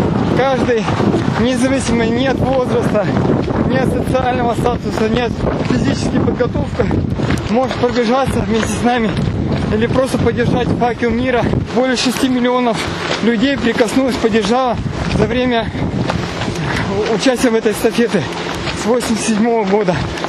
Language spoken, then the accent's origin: Russian; Nikopol, Dnipropetrovsk Oblast, Ukraine; Днепропетровская область, город Никополь.